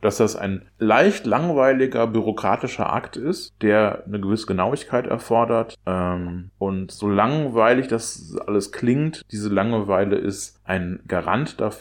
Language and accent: German; North Rhine-Westphalia, Germany; ich komme aus der Stadt hier im Oberbergischen Kreis, die in ganz NRW die größte Ausländerdichte hatte in meiner Kindheit.